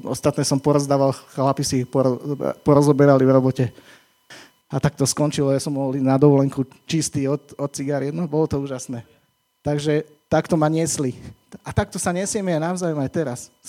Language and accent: Slovak; Partizánske, Trenčín Region, Slovakia; Však my sme z Partizanského.